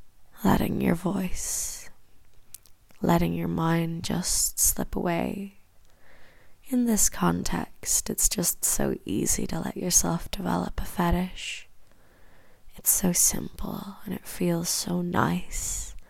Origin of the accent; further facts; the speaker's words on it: Ireland; accent: Irish; developing a fetish for the Irish accent, perhaps particularly my Irish accent, then feel free to continue listening.